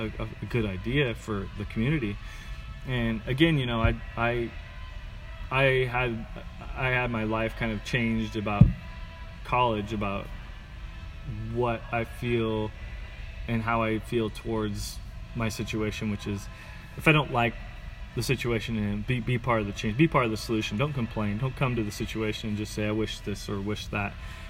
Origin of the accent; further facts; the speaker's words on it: Portland, Oregon, United States; One of my hometown team, Portland Timbers, went to a professional level